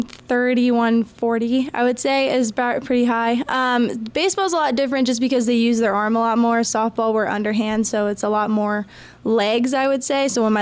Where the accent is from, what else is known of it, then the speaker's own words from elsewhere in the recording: Kansas, United States; But here I just wanted everyone to know that I am from Kansas.